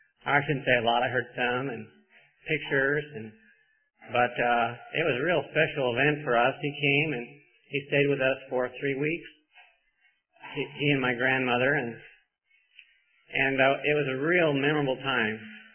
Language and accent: English; Denver, Colorado, United States; I grew up in Denver.